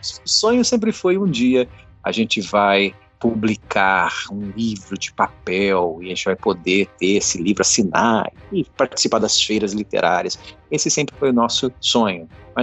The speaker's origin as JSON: {"language": "Portuguese", "region": "Mato Grosso do Sul", "country": "Brazil", "said": "eu comecei a escrever lá na minha terrinha, lá em Mato Grosso do Sul."}